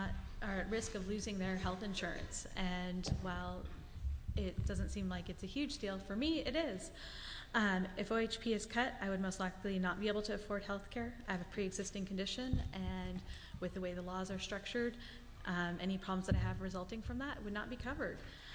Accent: Prineville, Oregon, United States; I am from Prineville

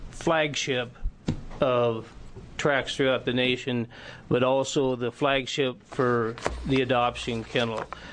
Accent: Oregon, United States; I'm the official fish out of water here. Real quick, born and raised in Oregon, raised greyhounds since 1980.

